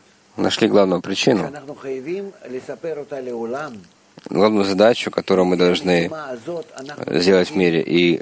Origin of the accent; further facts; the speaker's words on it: Israel; как израильтянка